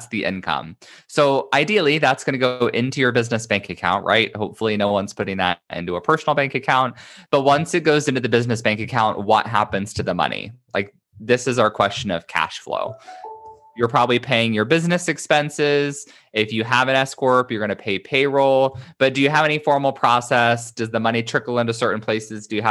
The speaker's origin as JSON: {"language": "English", "region": "Midwest", "country": "United States", "said": "I'm from the Midwest, so of course I have family who's obsessed with them."}